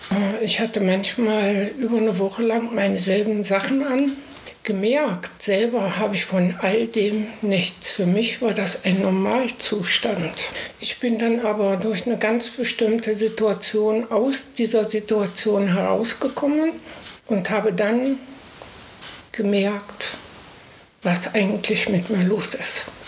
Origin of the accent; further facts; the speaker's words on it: Blankenburg, Saxony-Anhalt, Germany; hier wieder zurück nach Blankenburg. Blankenburg ist meine Geburtsstadt. Ich bin hier groß geworden mit 5 Geschwistern.